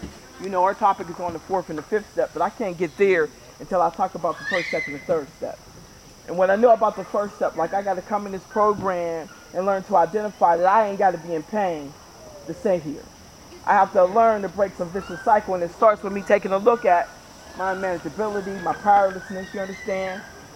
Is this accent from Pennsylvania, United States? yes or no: yes; Farrell, Pennsylvania, United States; now in Pittsburgh, United States; I'm from Frill, PA. You understand what I'm saying? I've been in Pittsburgh for a little while, like over almost 40 years.